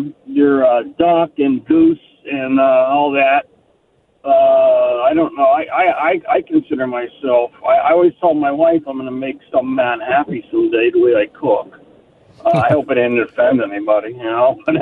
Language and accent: English; Harrison, New Jersey, United States; now in Huntington Mills, United States; I'm from Harrison, New Jersey myself, so I was considered a PR from there too until everybody got to know me, and now I'm living up at Huntington Mills